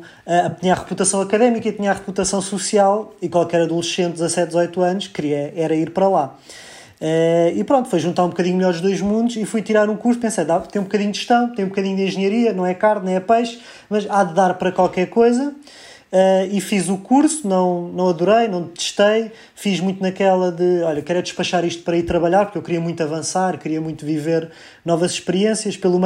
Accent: Lisbon, Portugal; sou natural de Lisboa, nasci em 1989.

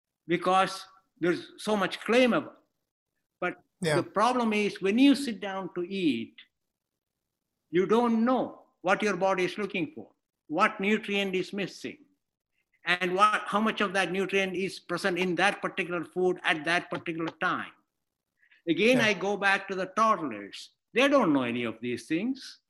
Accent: India; moved away; I grew up in India. And after I came here, I've been here since 1970.

